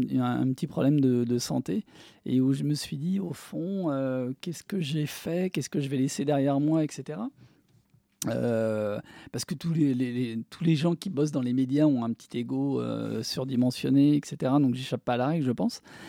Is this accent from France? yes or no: yes; Argenteuil, Île-de-France, France; J'ai grandi à Argenteuil, banlieue malheureusement célèbre pour la délinquance ou pour les choses comme ça.